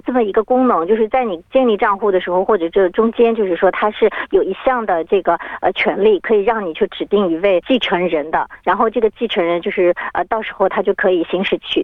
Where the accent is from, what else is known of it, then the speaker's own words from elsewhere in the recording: China; 因为大多数的我们中国人用的可能 Facebook 不是太多